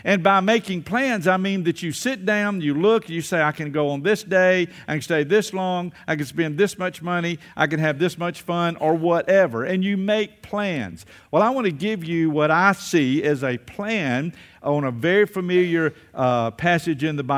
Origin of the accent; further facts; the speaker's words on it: Atlanta, Georgia, United States; born there; No, Atlanta, Georgia, born in Atlanta, Georgia.